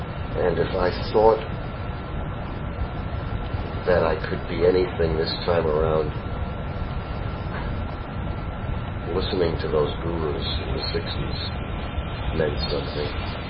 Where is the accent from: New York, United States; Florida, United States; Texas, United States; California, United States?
New York, United States; New York City; I grew up in the Bronx, New York City. I don't know if you'd call it lower middle class or upper lower class. A very functional Jewish household.